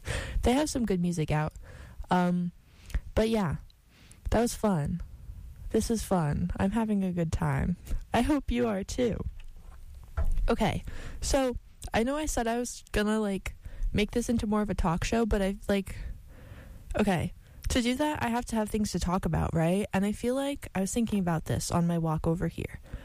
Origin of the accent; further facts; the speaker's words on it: Poughkeepsie, New York, United States; So I'm from Poughkeepsie area, which is not quite upstate, but not the city.